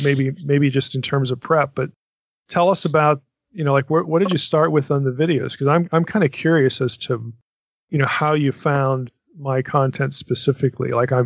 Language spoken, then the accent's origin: English; Lebanon, Pennsylvania, United States; Well, just so you know, I'm from Lebanon, Pennsylvania. That's my hometown.